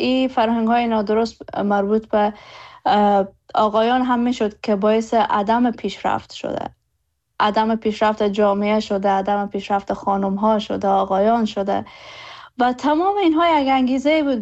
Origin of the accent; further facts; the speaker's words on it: Herat, Afghanistan; هرات برای من معنای ریشه داره، معنای خانه داره، زادگاه من هرات هست